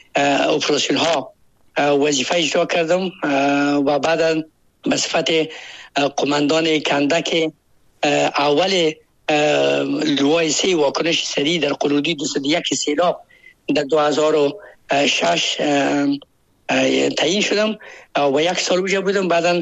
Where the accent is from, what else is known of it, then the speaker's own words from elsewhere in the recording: Baghlan, Afghanistan; born there; ما در ولایت بغلان زاده شدیم و 54 سال عمر دارم.